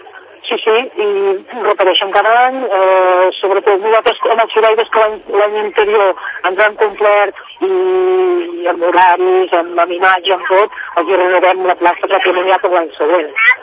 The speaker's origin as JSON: {"language": "Catalan", "town": "Vic", "region": "Catalonia", "country": "Spain", "said": "Vic és una ciutat històricament capital de comarca, per nosaltres som la capital de la Catalunya Central, i per suposar que és una ciutat de mercat"}